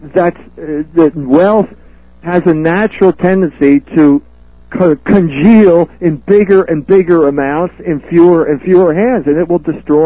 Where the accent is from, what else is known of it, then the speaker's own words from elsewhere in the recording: Philadelphia, Pennsylvania, United States; Well, the fact is, I grew up in Philadelphia. I'm a native of Philadelphia.